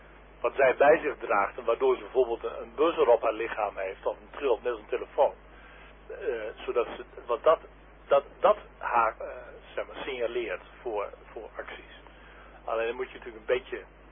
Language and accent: Dutch; Haren, Groningen, Netherlands; het is, ik kom uit Haren. Ik woon in Haren. Geboren in stadje, Groningen.